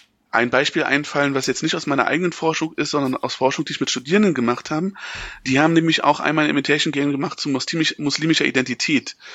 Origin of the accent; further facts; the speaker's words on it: East Germany, Germany; als Ostdeutscher